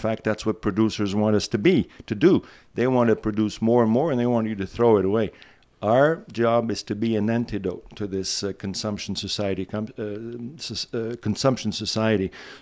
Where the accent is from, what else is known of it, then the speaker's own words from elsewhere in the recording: Sherbrooke, Quebec, Canada; I come from Sherbrooke originally and have been away for many, many years.